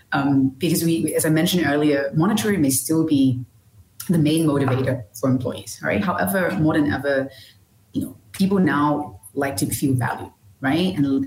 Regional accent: Malaysia; I'm Malaysian

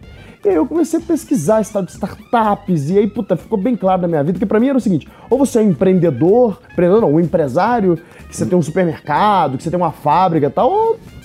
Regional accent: Carangola, Minas Gerais, Brazil; also born or lived in Rio de Janeiro; now in South Africa; sai de Carangola, entendeu? E aí, saí de Carangola, fui morar em outras cidades, morei aí. Aí depois fui pro Rio de Janeiro, onde eu comecei a fazer a faculdade.

